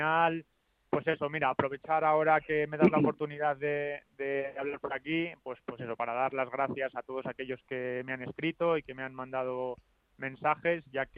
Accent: Soria, Castile and León, Spain; Sí, soy de Soria.

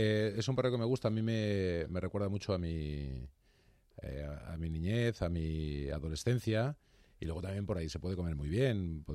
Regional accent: Madrid, Community of Madrid, Spain; yo soy de Madrid. Claro. Yo he vivido toda la vida en Madrid y estoy encantado de vivir en Madrid.

